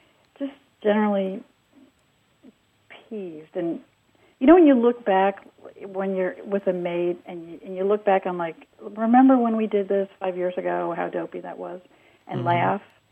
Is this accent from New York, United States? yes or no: yes; New York, United States; now in Indianapolis, United States; I'm from New York